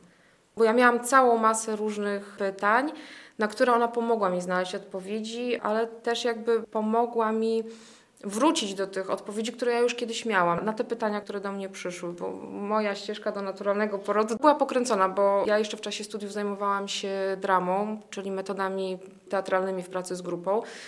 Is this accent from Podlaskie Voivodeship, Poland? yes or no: yes; Białystok, Podlaskie Voivodeship, Poland; born there; also born or lived in Warsaw; Ja się urodziłam w Białymstoku, potem mieszkałam prawie 10 lat w Warszawie